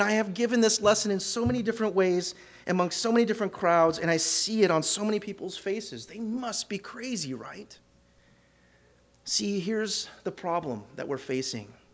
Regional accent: California, United States; Now, both of us were raised somewhere within California.

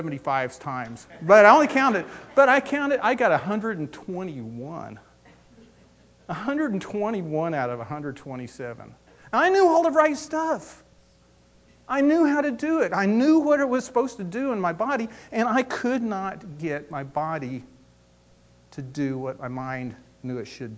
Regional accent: Oklahoma, United States; I grew up in Oklahoma, and my dad used to love to play golf.

